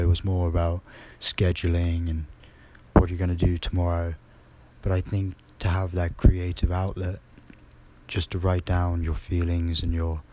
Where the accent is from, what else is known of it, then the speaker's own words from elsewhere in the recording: United Kingdom; as a Brit myself going to America, it did help me a lot.